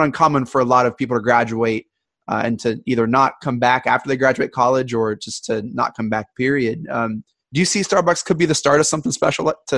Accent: Parkersburg, West Virginia, United States; moved away; I grew up in Parkersburg. I currently don't live there. I live a couple hours away.

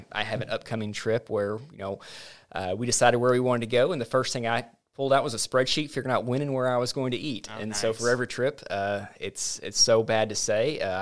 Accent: Arkansas, United States; Yeah, so I'm a native Arkansan. I grew up in South Arkansas, just south of Hot Springs.

